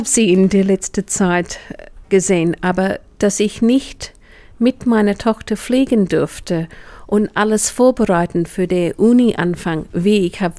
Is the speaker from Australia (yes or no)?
yes; Australia; German is a second language; moved away; Natürlich als Australierin hatte ich eine Möglichkeit